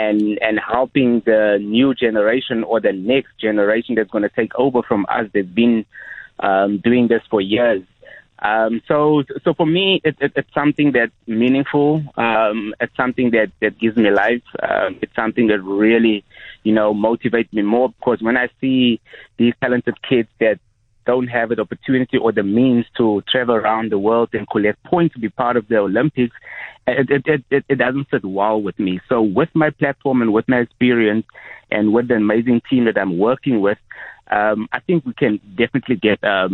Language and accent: English; Cape Town, Western Cape, South Africa; Born in Cape Town, born and bred in Cape Town. Started out in the Cape Flats, being part of Rastafari Cup and … That's where my roots are coming from, yes.